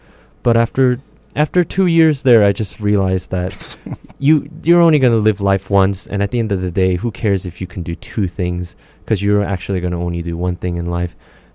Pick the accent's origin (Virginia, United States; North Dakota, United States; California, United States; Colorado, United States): California, United States; Los Angeles; also born or lived in South Korea; Well, I actually came to the U.S. when I was one, and I moved to California for 12 years.